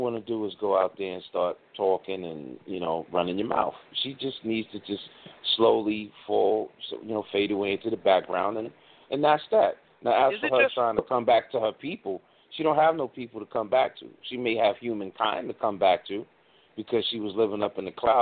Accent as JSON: {"language": "English", "country": "United States", "said": "as an American, as a Black man in this country"}